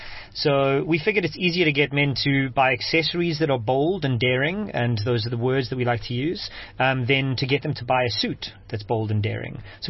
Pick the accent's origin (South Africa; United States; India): South Africa; Johannesburg, Gauteng; now in Cape Town, South Africa; I was born and raised in Joburg, actually, and moved to Cape Town 7 years ago to start my last business, which was a mobile technology company.